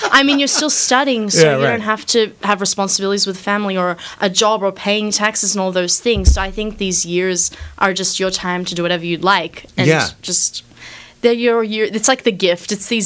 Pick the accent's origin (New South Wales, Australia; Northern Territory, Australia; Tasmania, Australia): New South Wales, Australia; Sydney; now in New York, United States; Yeah, I'm from Australia, Sydney, Australia.